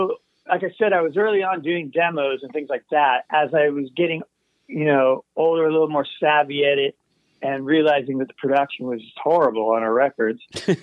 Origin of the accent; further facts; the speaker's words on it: New York City, New York, United States; moved away; also born or lived in Seattle; My family was we're from Brooklyn, New York originally, but my father got work in the Seattle area, so we were like a suburb of Seattle.